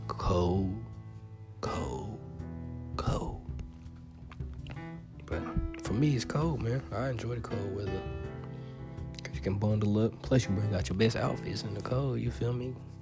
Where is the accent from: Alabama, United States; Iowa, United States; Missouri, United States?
Alabama, United States; And I'm from Alabama, so hot, I know it. I done lived it.